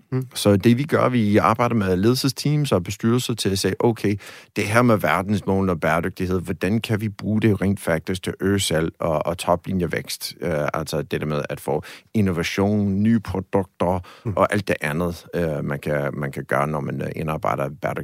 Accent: United States; Danish is a second language; Jeg er amerikaner.

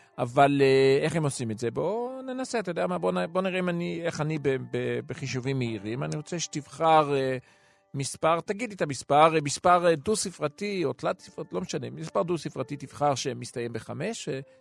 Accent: England, United Kingdom; now in Israel; אני למדתי, אני גדלתי באנגליה

